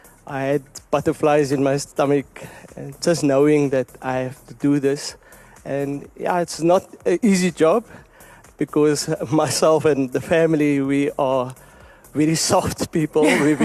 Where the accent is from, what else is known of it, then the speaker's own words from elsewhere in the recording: Katu, Northern Cape, South Africa; I come from Katu, a small mining village. I work at the Season Mine.